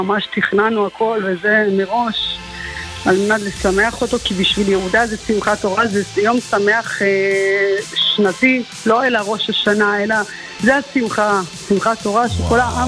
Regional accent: Sderot, Southern District, Israel

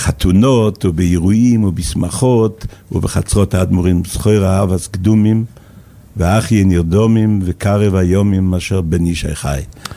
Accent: Jerusalem, Jerusalem District, Israel; ושם הייתי שנה וחצי, עד שעליתי חזרה לירושלים.

